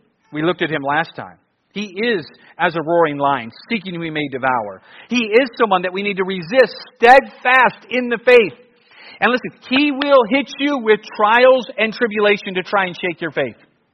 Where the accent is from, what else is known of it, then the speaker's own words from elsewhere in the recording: Cleveland, Ohio, United States; And I'm from Cleveland.